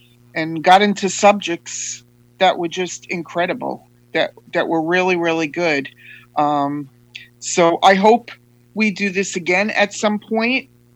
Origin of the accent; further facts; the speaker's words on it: New Jersey, United States; I'm an alcoholic, and I am from New Jersey.